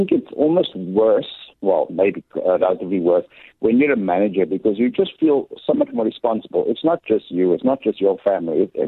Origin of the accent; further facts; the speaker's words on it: Cape Town, Western Cape, South Africa; I mean, I'm a boy from the Cape Flats. You know, money doesn't flow where I come from.